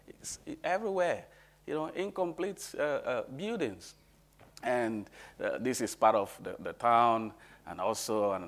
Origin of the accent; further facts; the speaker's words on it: Umuahia, Abia, Nigeria; born there; it's obvious that I was born in Nigeria. I know you know that, you remember that. And I'm going to show you some pictures from my hometown, Omuahia